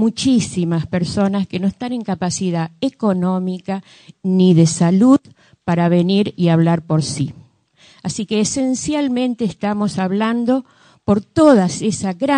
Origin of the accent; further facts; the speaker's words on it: Argentina; Señores, somos los argentinos del 1810.